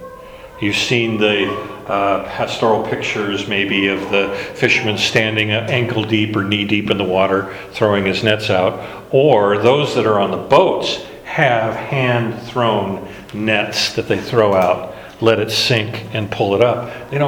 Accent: Alaska, United States; When I grew up in Alaska, we would go fishing periodically. My dad would take us out, and I still remember catching my first fish. I was a small boy in Denali National Park, Mount McKinley National Park.

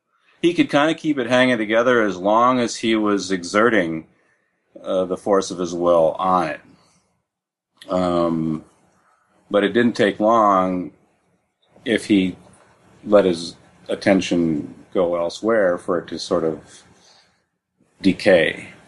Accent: Minneapolis, Minnesota, United States; I'm originally from Minneapolis, St. Paul.

